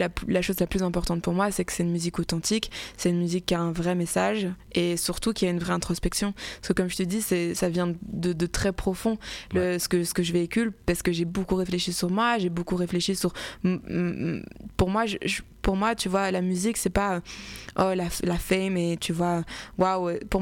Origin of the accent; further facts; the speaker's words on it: Belgium; born there; also born or lived in Cameroon; Je suis née en Belgique, j'ai beaucoup été au Cameroun, mais j'avais pas, ça me manquait ce côté africain justement, ces racines et mon identité, je la cherchais.